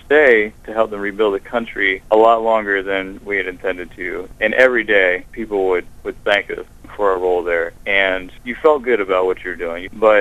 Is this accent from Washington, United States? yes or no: no; Maryland, United States; I grew up near Chrisfield. I always go down the docks with my dad, and we'd get fresh oysters off the boat, fresh crabs.